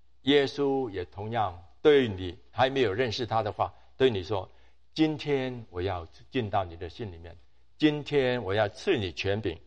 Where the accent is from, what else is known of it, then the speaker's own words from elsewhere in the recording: China; now in United States; 所以我们中国人呢非常的保守，